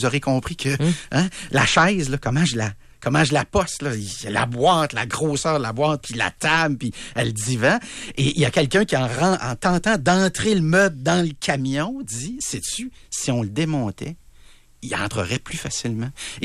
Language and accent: French; Quebec City, Quebec, Canada; quand je racontais que je venais de Québec, c'était une ville de perdants.